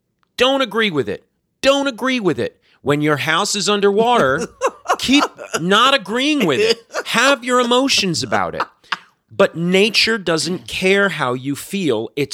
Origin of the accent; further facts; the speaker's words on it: Florida, United States; I saw that when I was growing up in South Florida